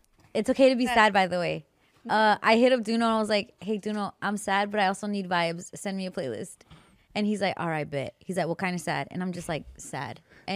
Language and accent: English; Yucatán, Mexico